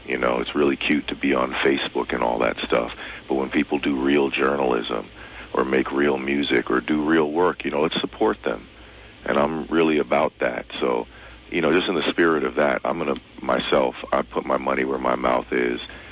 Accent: New York, United States; I mean, I grew up in New York.

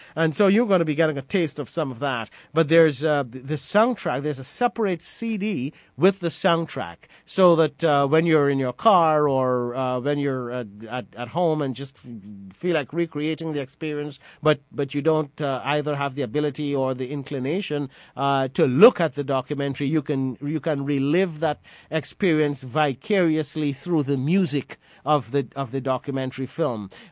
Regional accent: Guyana; now in New York, United States; it was an important part of the national moral fabric of our society growing up in Guyana

